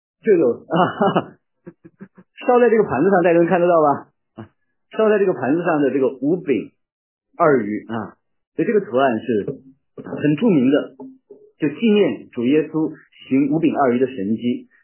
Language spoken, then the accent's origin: Chinese; China